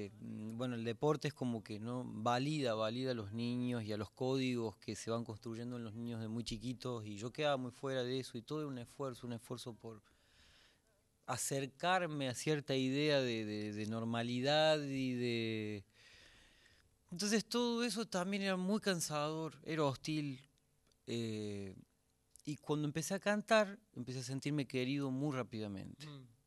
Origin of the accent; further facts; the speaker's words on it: Córdoba, Argentina; en el que uno no, como cordobés, está todo el tiempo en contacto con riojanos